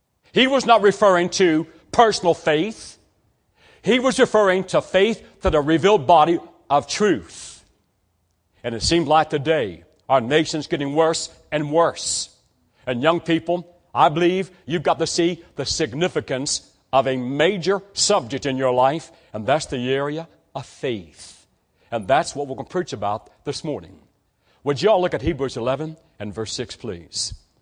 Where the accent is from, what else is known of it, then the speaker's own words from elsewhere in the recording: Fairmont, West Virginia, United States; I'm glad to come here back home to West Virginia. I'm from the Fairmont area, and I was raised in the country